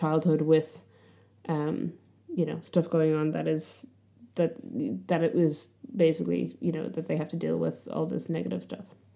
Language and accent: English; Ireland; And I'm from Ireland.